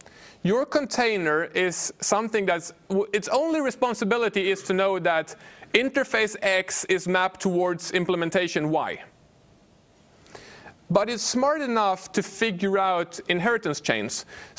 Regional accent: Sweden; English is a second language; I'm from Sweden where getting weapons is really hard.

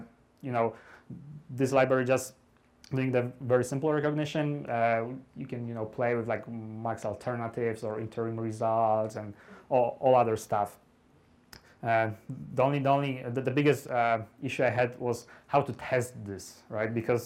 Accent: Poland; I can say, for example, Polish. I'm from Poland.

